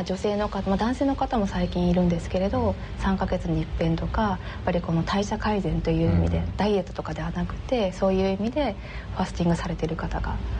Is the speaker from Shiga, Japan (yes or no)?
no; Niigata, Japan; 地元新潟というのもあるんですけれど